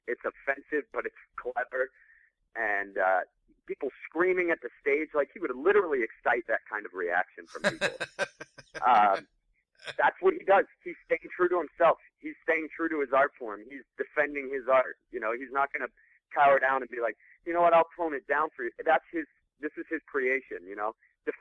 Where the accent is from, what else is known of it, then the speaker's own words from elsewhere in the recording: Maine, United States; growing up in Maine, like, you know, everybody is, they're kind of hardworking. They're from Catholic, big Catholic families.